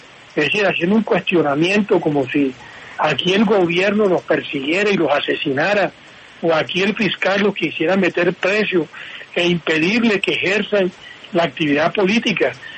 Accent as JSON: {"language": "Spanish", "region": "Cesar", "country": "Colombia", "said": "porque es que yo soy del César"}